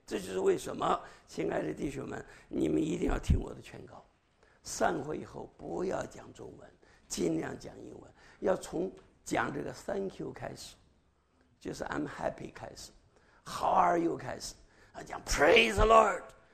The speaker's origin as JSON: {"language": "Chinese", "country": "China", "said": "那我是中国人吧，不会赖皮成加拿大人吧？"}